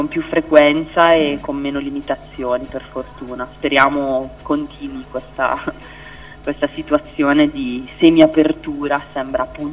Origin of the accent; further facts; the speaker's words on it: Brescia, Lombardy, Italy; now in Bologna, Italy; Io vivo a Bologna, ma sono originaria di Brescia